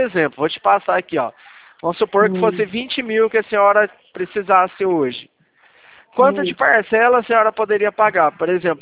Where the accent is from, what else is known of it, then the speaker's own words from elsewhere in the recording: Leme, São Paulo, Brazil; Eu sou aqui da cidade de Leme.